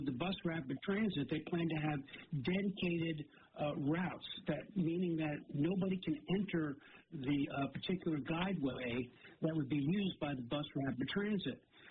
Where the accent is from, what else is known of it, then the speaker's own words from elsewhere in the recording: New York, United States; I'm from New York.